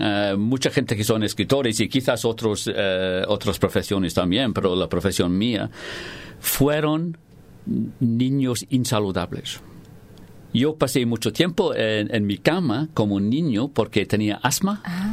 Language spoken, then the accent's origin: Spanish; Glasgow, Scotland, United Kingdom; accent: Glasgow; Spanish is a second language; Y tengo un acento de Glasgow y hablo muy rápidamente.